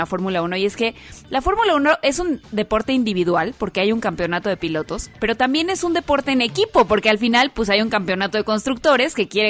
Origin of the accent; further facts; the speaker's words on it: Mexico; Eso es porque somos mexicanos.